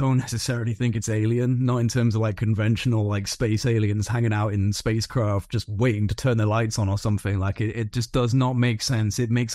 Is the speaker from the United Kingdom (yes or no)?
yes; Wales, United Kingdom; I grew up in North Wales. Like I said, we've got crystal clear skies.